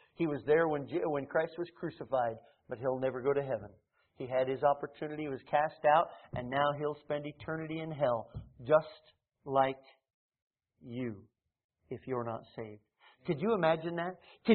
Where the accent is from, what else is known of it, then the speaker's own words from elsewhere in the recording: Colorado, United States; now in South Carolina, United States; I don't know that I've necessarily seen it out here in South Carolina, but growing up in Colorado and a place where just, there are no trees anywhere for miles and miles.